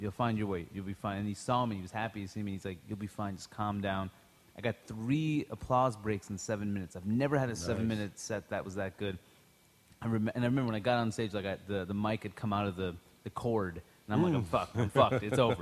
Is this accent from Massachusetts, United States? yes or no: no; Queens, New York, United States; I went to college in Maine. I grew up in Queens